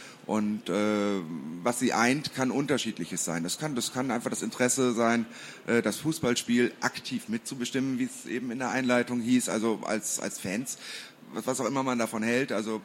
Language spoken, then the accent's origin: German; Cologne, North Rhine-Westphalia, Germany; das sollte ich wissen, ich komme ja aus Köln